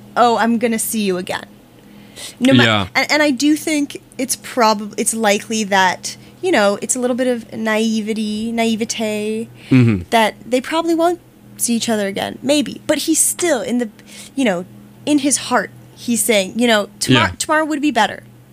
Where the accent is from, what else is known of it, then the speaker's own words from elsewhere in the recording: Auckland, New Zealand; So we grew up in Auckland, which is in the North Island, and that's more, you know, that's like a real city.